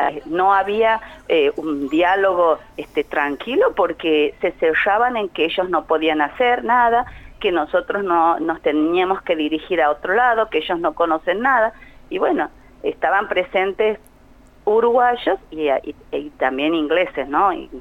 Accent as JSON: {"language": "Spanish", "country": "Argentina"}